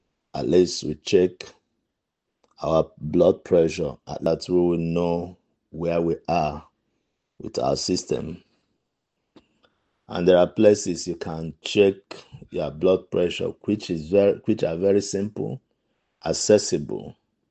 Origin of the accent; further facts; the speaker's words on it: Nigeria; I am 51 years old. I'm from Africa, Nigeria.